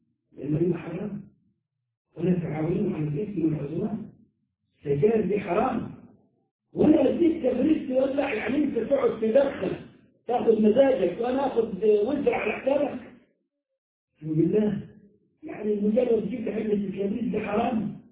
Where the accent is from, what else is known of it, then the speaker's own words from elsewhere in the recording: Upper Egypt, Egypt; زي ما بيعملوا عندنا في الصعيد